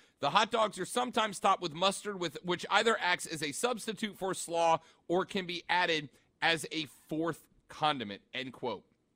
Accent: South Carolina, United States; born and raised in South Carolina, I always request a chili dog if I want chili.

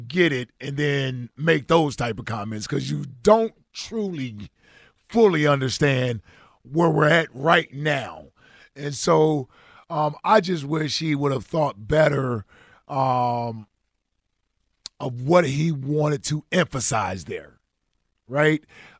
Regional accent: Cincinnati, Ohio, United States; And I got to tell you, I grew up in Cincinnati, you know, inner city, and I had my struggles growing up.

